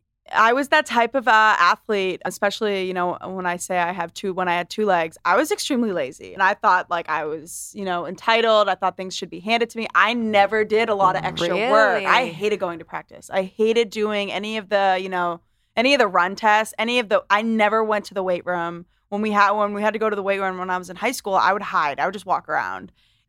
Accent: Londonderry, New Hampshire, United States; I was raised in Londonderry, New Hampshire. And I actually just bought, my boyfriend and I just bought a place in Manchester, New Hampshire.

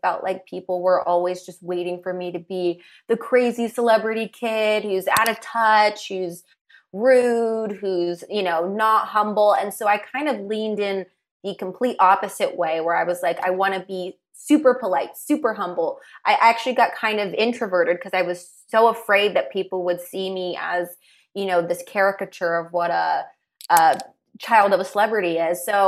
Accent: Los Angeles, California, United States; I grew up out here in LA.

